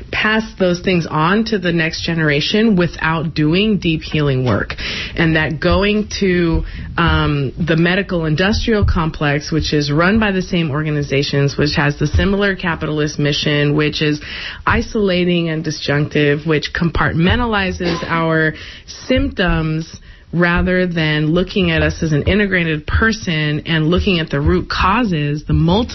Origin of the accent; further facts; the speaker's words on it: Richmond, United States; I was born and raised in Richmond, third generation.